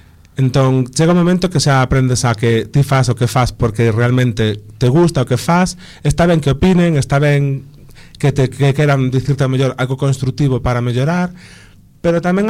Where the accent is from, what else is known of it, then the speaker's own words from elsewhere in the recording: Ares, Galicia, Spain; Pero en realidade, en Ares xa fun bastante coñecido de sempre. Xa non é mérito meu … son o fillo da que dirixe o coro da parroquia